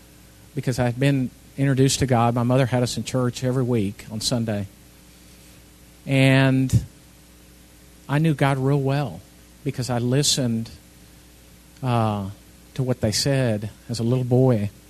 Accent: Texas, United States; I grew up in South Texas.

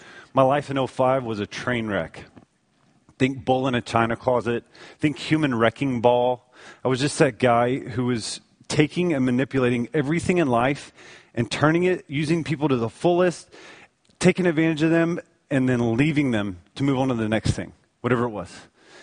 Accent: Dallas, Texas, United States; I was like this guy who'd been raised in the church. I grew up in Dallas, raised in Dallas.

